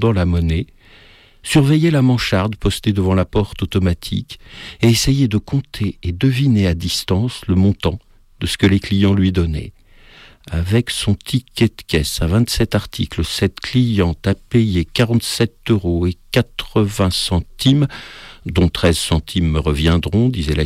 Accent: Hauts-de-France, France; je ne retournerais plus jamais sur les terres de mon enfance en Picardie

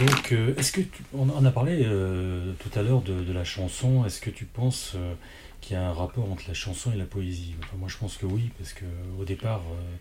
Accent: Nouvelle-Aquitaine, France; moi je suis originaire

